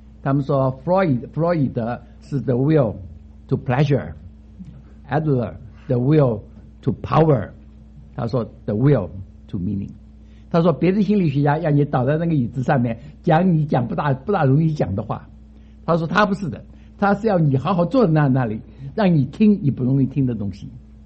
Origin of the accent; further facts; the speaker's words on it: Chongqing, China; born there; 那个时候我是生在重庆啊，那个时候呢，这个时候我4岁，就1944年了